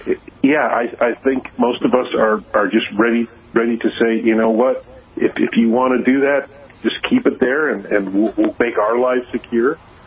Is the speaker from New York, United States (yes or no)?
no; Minneapolis, Minnesota, United States; I mean, I grew up in Minneapolis or south of Minneapolis.